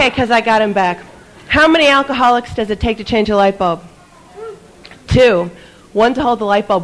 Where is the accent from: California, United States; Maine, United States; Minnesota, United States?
California, United States; San Francisco; I'm a grateful Al-Anon. And I'm from San Francisco, California.